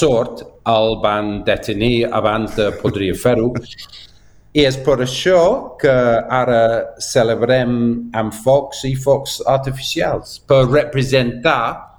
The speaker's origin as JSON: {"language": "Catalan", "town": "Manchester", "region": "North West England", "country": "United Kingdom", "said": "Com has dit, jo sóc de Manchester"}